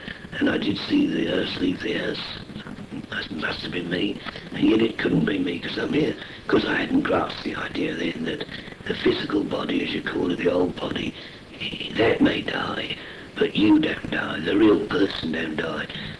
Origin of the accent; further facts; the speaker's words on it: Blackheath, London, United Kingdom; also born or lived in Bristol; Actually, I came originally I came from Blackheath.